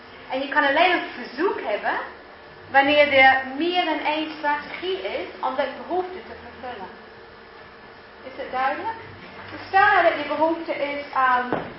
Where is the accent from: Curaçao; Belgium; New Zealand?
New Zealand; Dutch is a second language; now in Netherlands; Want ik ben opgegroeid in Nieuw-Zeeland en in Nieuw-Zeeland zijn er niet zo'n fiets.